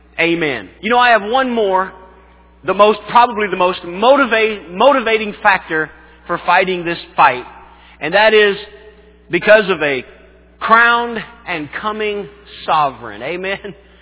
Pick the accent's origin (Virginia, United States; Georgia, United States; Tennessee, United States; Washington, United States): Tennessee, United States; I grew up in Tennessee.